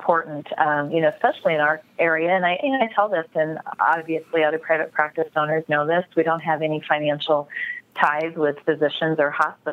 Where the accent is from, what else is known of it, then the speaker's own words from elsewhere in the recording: Le Mars, Iowa, United States; in my hometown of Lamar's, Iowa.